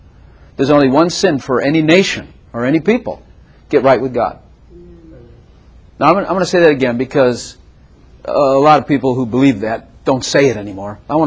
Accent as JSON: {"language": "English", "town": "Chicago", "region": "Illinois", "country": "United States", "said": "By the way, I'm from Chicago."}